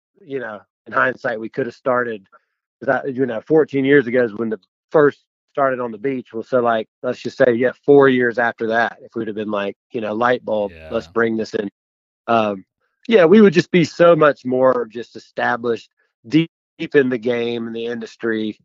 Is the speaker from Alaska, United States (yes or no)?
no; Greenville, South Carolina, United States; also born or lived in Atlanta, United States; it's kind of reminds us of how we grew up outside of Greenville, South Carolina. We grew up kind of on a small farm